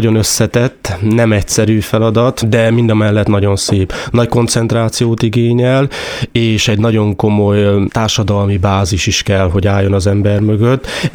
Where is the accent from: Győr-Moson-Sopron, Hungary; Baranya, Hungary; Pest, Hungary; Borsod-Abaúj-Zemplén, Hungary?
Borsod-Abaúj-Zemplén, Hungary; Nyékládháza; Tőzsgyökeres nyéklátháziként ismerem a települést, hiszen őseim is ott élnek. Így gyerekeskedtem, is sportoltam, itt nőttem fel a településen, majd Szombathelyen egy kitérő után, hiszen főiskolás éveimet ott töltöttem, visszatértem a településre